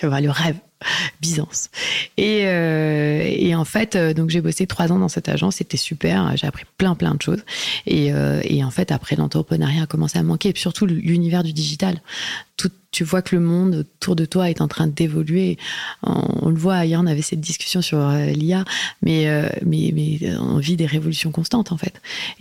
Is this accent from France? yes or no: yes; Lyon, Auvergne-Rhône-Alpes, France; parce que je suis lyonnaise.